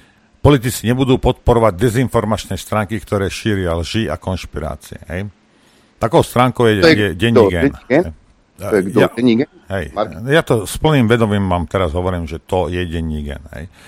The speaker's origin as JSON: {"language": "Slovak", "town": "Rimavská Sobota", "region": "Banská Bystrica Region", "country": "Slovakia", "said": "sa to hovorí u nás v Rimavskej."}